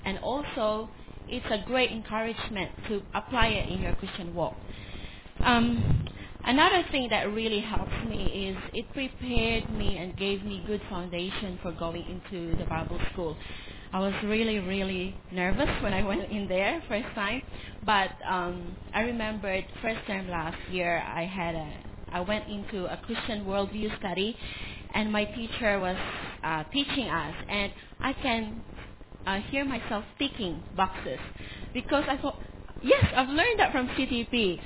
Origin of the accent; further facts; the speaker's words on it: Philippines; You know, I grew up in the Philippines